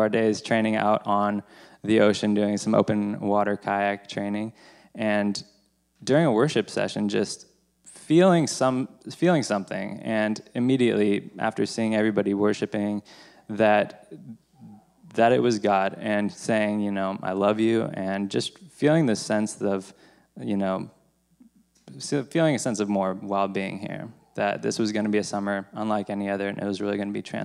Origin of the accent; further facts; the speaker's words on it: Ben Lomond, California, United States; I grew up in Ben Lomond, just down Highway 9 a little bit.